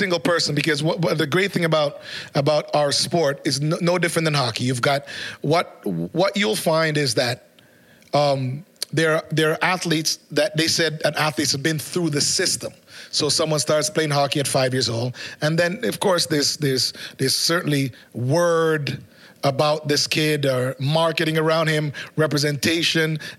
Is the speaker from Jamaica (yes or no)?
yes; Jamaica; now in Canada; I was born in Jamaica. I grew up in Jamaica. I ran track in Jamaica. I was good in Jamaica.